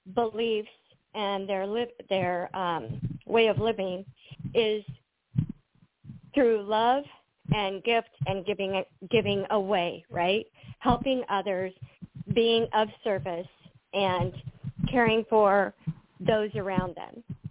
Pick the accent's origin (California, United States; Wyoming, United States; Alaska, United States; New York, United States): Wyoming, United States; Yes, sir. Yes. I was born and raised in Wyoming.